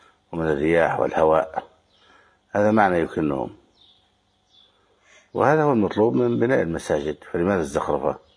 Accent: Egypt; ومن نبه عليه أن الصرف الذي سمع عندنا في بلادنا مصر الفكة لا يجوز في المسجد،

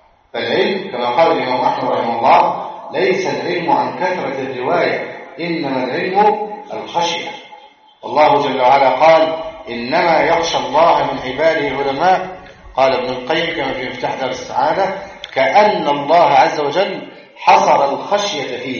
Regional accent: Egypt; في بلادنا مصر

